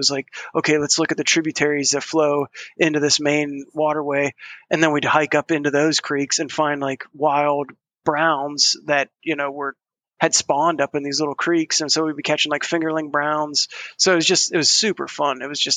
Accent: Pennsylvania, United States; we just grew up in like Western PA coal region.

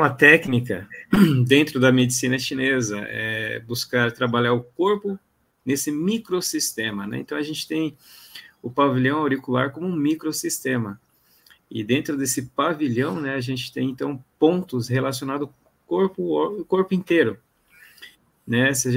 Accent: Londrina, Paraná, Brazil; Eu sou de Londrina

